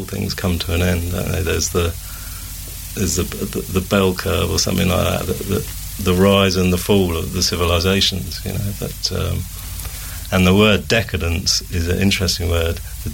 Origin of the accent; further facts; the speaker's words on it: South East England, United Kingdom; I was born on the Isle of Wight. So my roots, my parents are both from the mainland, as they say. So I'm born and raised, I'm an islander